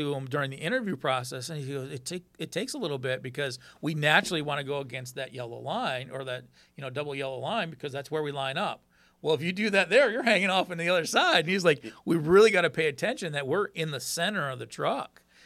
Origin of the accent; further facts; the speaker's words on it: Michigan, United States; You know, I grew up in Michigan, but I wasn't involved back then.